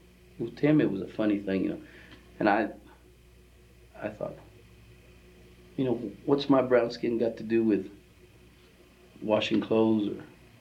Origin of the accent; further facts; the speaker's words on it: Plainview, Texas, United States; I was born in Plainview, Texas in 1954, July 22nd, 54.